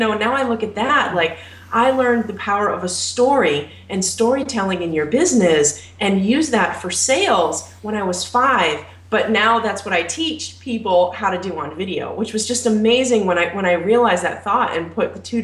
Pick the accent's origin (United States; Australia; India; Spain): United States; Provincetown, Massachusetts; I grew up in Provincetown, Cape Cod, Massachusetts, which is a small town. It's 1 mile wide and 3 miles long.